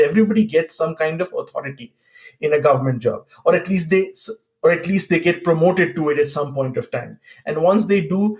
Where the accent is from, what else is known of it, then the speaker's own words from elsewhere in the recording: West Bengal, India; In Bengal, and I come from Bengal, which is, of course, was communist at that point of time.